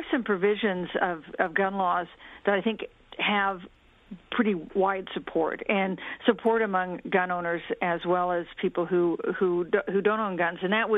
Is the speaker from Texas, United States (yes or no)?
no; Kansas, United States; I grew up in Kansas, and people in Kansas see the gun issue in a different way than people in New York